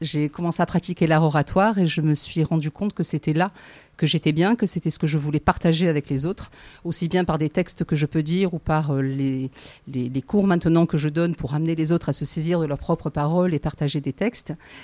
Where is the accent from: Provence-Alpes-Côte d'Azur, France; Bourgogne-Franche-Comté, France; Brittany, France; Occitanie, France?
Provence-Alpes-Côte d'Azur, France; Marseille; je suis marseillaise aussi d'origine et j'ai vécu toute ma vie.